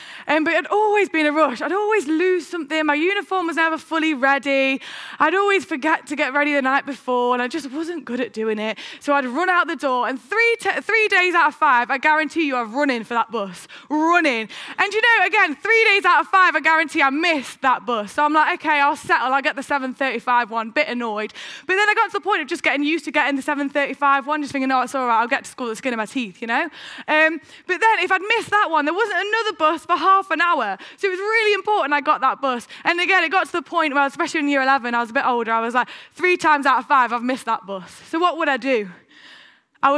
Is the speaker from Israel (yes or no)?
no; East Midlands, United Kingdom; my parents, they still live in Heena. When I was brought up living in Heena, and I went to a secondary school in Nottingham called Bluecoat Aspley.